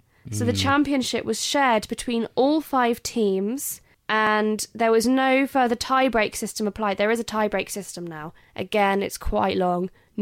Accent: England, United Kingdom; England. Mm. I'm English. Mm. And I'm a bit Irish and Scottish.

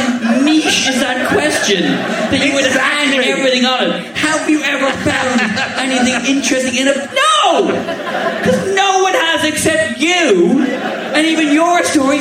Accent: Ireland; But being Irish, the fireworks and bonfires go on for a good week before and after.

